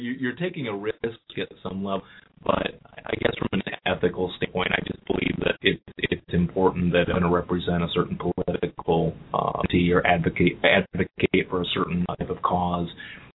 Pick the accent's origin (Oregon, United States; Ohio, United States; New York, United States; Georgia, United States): Ohio, United States; Cleveland; now in Cincinnati, United States; I'm originally from Cleveland, the rock and roll capital of the world.